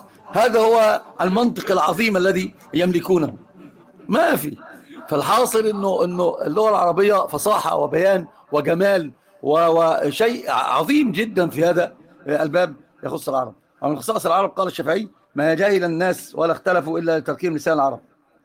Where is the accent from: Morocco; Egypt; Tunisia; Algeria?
Egypt; Upper Egypt; انا صعيدي، والصعيدي اصلا بيبقى اصلا فيها حقا من قبائل العرب الجزيره اصلا، فانا من الجزيره.